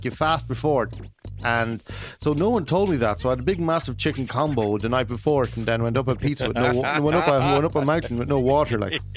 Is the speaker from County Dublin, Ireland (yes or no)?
no; Kells, County Meath, Ireland; You know, growing up, I had a wonderful community in my hometown in Kells.